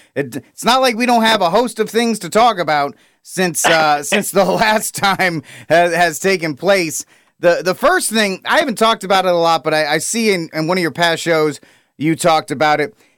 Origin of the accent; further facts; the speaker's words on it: Rhode Island, United States; I'm from the Northeast. I'm from Rhode Island. I know how these people operate